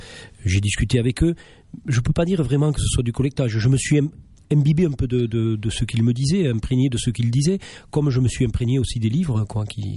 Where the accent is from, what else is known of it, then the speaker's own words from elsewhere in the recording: Mauriac, Auvergne-Rhône-Alpes, France; C'est dans le nord du Cantal.